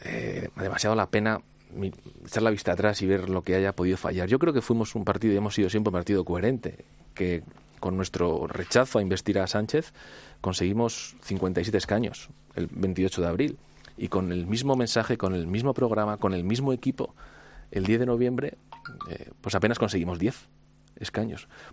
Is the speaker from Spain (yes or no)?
yes; Spain; como español